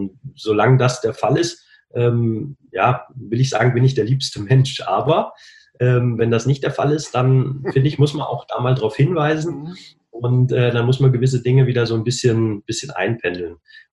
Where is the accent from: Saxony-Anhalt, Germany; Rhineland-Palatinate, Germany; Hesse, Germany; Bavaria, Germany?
Hesse, Germany; Hüttenberg; Also erstmal wohne ich oder bin ich aufgewachsen in Hüttenberg in Mittelhessen. Und Hüttenberg ist natürlich ein Traditionsstandort, was Handball anbetrifft.